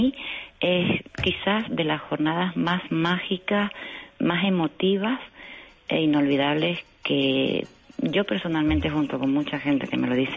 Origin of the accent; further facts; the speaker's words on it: Canary Islands, Spain; yo soy de Tenerife, volar hasta Las Palmas